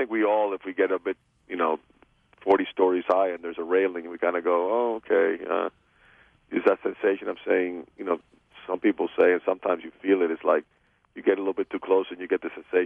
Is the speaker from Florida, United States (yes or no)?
yes; Florida, United States; also born or lived in Havana, Cuba; now in Los Angeles, United States; I live in Los Angeles, yeah. But I was born in Havana, grew up in South Florida, and still have a home there